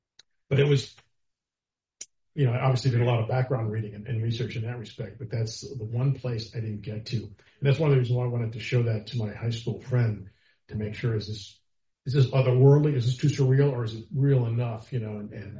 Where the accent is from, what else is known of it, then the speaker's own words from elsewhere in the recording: Illinois, United States; Set them in my hometown outside Chicago. And the setting was really important there because that town has changed so much over the years.